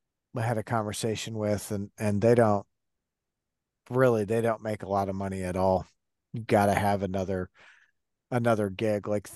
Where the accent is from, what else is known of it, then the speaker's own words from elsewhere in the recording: Detroit, Michigan, United States; And I grew up in Detroit, so like … was all around all the time.